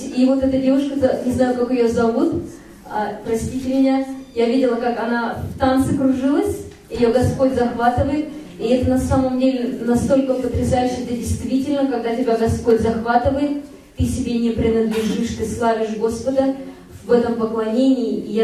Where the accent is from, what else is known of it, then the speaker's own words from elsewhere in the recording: Vancouver, British Columbia, Canada; Я из Канады, Ванкувер.